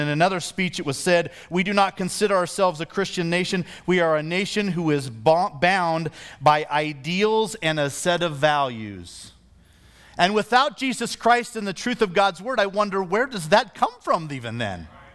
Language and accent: English; Iowa, United States; I grew up in Midwest, rural Iowa.